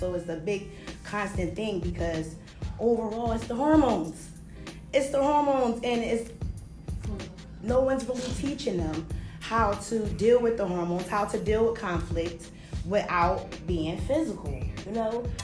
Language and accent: English; Philadelphia, Pennsylvania, United States; I know that I'm from North Philadelphia.